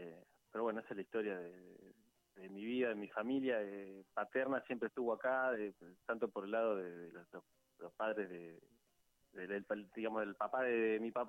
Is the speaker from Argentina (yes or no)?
yes; Benito Juárez, Buenos Aires Province, Argentina; soy abogado de acá, soy un abogado de Benito Juárez, mi familia es de acá, son productores agropecuarios, mi familia paterna, mi familia materna no, mi mamá es de Punta Alta.